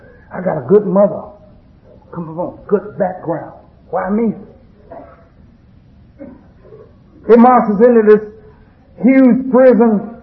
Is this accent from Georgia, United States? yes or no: yes; Atlanta, Georgia, United States; I was from Atlanta.